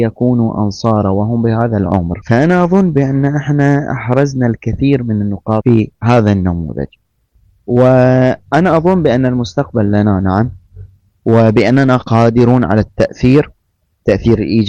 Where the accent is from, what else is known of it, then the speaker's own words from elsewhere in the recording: Bahrain; عندنا في البحرين